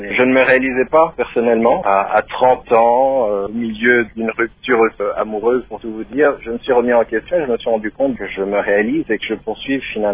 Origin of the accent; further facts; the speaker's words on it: DR Congo; je vais pouvoir aller tourner au Congo en tant que Congolais